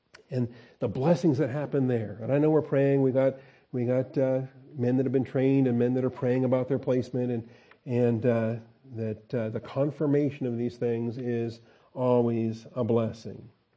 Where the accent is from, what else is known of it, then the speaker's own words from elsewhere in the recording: Seattle, Washington, United States; There's a kid I grew up with in Seattle that happened too.